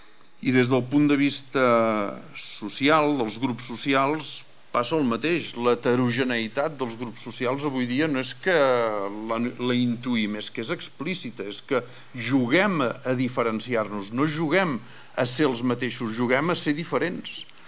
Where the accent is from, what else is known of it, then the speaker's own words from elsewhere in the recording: Terrassa, Catalonia, Spain; els que som de Terrassa